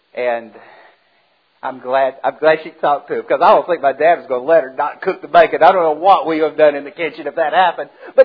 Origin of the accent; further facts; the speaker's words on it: Birmingham, West Midlands, United Kingdom; I can remember growing up in West End in Birmingham.